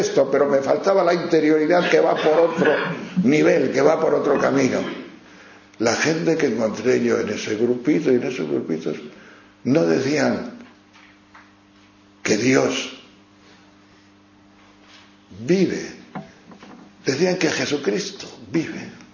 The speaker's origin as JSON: {"language": "Spanish", "town": "León", "region": "Castile and León", "country": "Spain", "lives_now": "Madrid, Spain", "said": "Y entonces yo iba a Palencia, Palencia con P, aunque yo soy de León, pero vivía allí mis padres."}